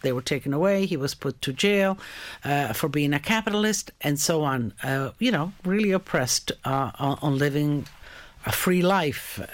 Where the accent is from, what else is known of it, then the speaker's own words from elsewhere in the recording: Istria County, Croatia; You know, I was born in Istria. Istria is a little peninsula that now actually is in Croatia.